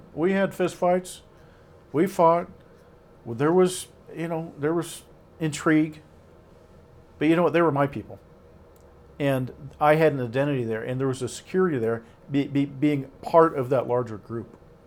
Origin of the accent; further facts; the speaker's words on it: Seabeck, Washington, United States; I grew up in a beautiful part of the country. I grew up in the Pacific Northwest, a little place called Seebeck on Hood Canal. For me, it was paradise.